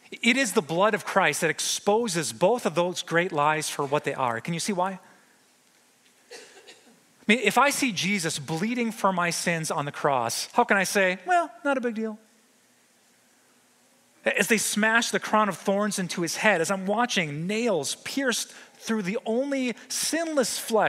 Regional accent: Wisconsin, United States; I think about my home state of Wisconsin. Now around here, we say as long as you're not driving, I just like to have a good time.

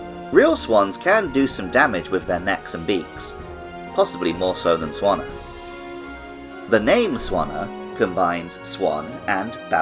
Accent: Wells, South West England, United Kingdom; I grew up in Wells, Somerset, near the world-famous swans at the Bishop's Palace

